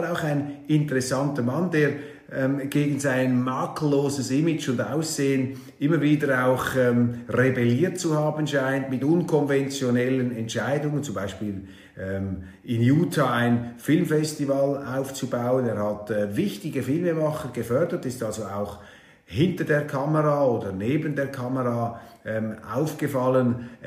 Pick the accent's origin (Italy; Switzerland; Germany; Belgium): Switzerland; Man sollte vielleicht als Schweizer, und das kann auch ich mir gelegentlich hinter die Ohren schreiben, etwas sich zurückhaltender ausdrücken.